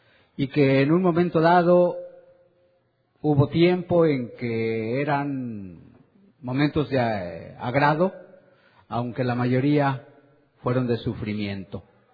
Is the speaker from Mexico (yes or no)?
yes; San Miguel de Allende, Guanajuato, Mexico; en el estado de donde vengo, de Guanajuato, o en la ciudad específicamente de San Miguel de Allende